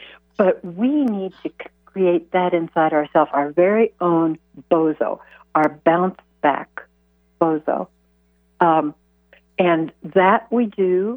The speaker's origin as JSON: {"language": "English", "region": "Midwest", "country": "United States", "tie": "born or raised there", "said": "Because that's how I was raised. I was raised in the Midwest. I'm really old. So I was raised, you know, in the 50s."}